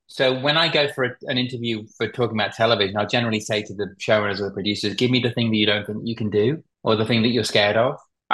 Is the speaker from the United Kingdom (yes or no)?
yes; United Kingdom; I'm British